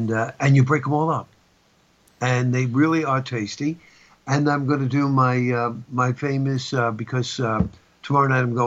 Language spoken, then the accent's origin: English; Brooklyn, New York, United States; there was a green truck, I grew up in Brooklyn, called Freezer Fresh